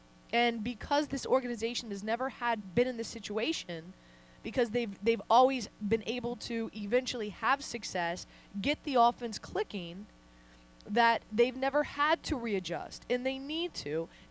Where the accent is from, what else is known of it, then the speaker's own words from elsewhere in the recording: Miami, Florida, United States; Well, I'm originally from Miami